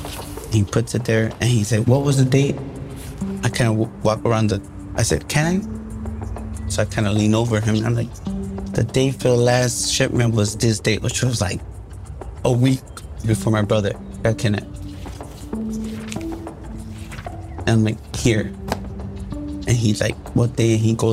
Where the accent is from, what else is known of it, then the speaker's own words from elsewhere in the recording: Chicago, Illinois, United States; Like, but I'm not from here. Like, I'm from Chicago, like, I could tell.